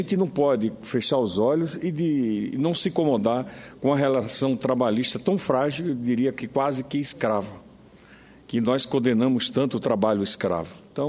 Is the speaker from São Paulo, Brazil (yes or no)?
no; Itabaiana, Sergipe, Brazil; da cidade de Itabaiana, em Sergipe. Minha terra natal, capital nacional do caminhão